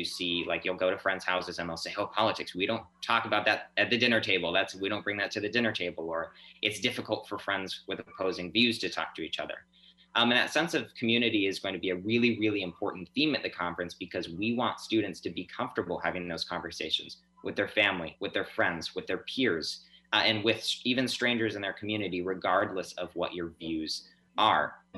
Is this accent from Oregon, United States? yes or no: yes; Oregon, United States; born there; also born or lived in Utah / Nevada; now in Molokai, United States; It's different from the mainland I came from. I was born in Oregon, then I moved to Utah and then Nevada, and then I came to Molokai with my mom, where my grandparents have been for 12 plus years.